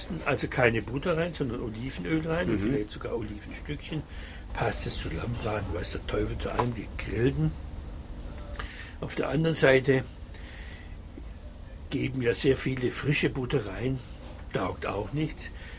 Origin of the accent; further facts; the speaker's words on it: Schwäbisch Gmünd, Baden-Württemberg, Germany; ich komme ja aus Schwäbisch Gmünd und das ist halt innerhalb des protestantischen Württemberg eine katholische Enklave